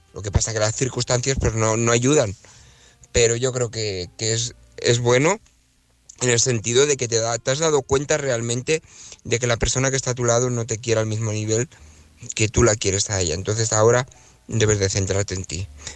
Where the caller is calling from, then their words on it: Barcelona, Catalonia, Spain; de Barcelona.